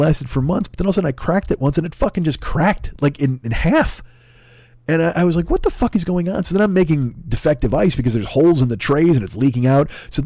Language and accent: English; United States; What has happened to me as a person, as a man, as a human being, as an American?